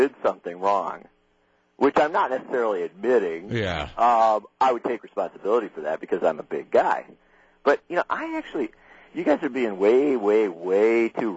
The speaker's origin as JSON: {"language": "English", "region": "Midwest", "country": "United States", "tie": "born or raised there", "said": "I grew up in the Midwest."}